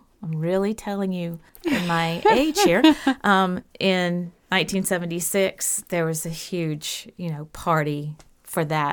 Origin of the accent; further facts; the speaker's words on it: Trenton, Texas, United States; also born or lived in Farmers Branch; I grew up in a very small town called Trenton, Texas. I was born in Farmers Branch, Texas, which is close to Dallas, and I lived in Trenton from the time I was 4 until I was 15.